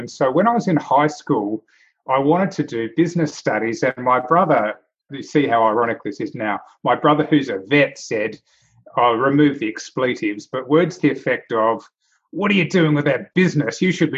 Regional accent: New Zealand; born or raised there; also born or lived in Brisbane, Australia

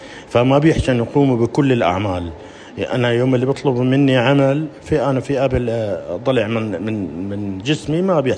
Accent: Syria; نحنا بدنا نضل نصير أسرة واحدة، نحنا شعب سوري وكلياتنا متكاملين مع بعضنا البعض

